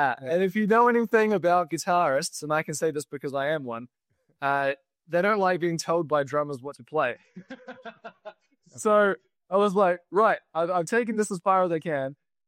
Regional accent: New Zealand; accent: New Zealand; The strange accent that I have is from New Zealand. I grew up in New Zealand, a beautiful place filled with amazing beaches and amazing people.

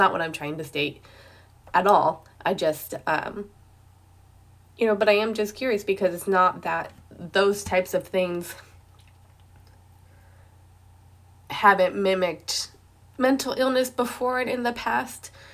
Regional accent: United States; but I'm an American.

